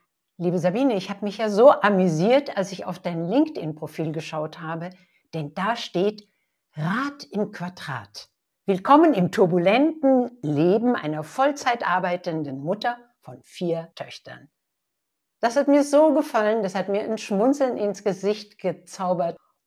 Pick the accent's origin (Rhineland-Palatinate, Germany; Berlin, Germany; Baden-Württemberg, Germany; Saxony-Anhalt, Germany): Rhineland-Palatinate, Germany; Ludwigshafen; born there; Wir sind beide in Ludwigshafen am Rhein geboren und haben beide dort nie gelebt.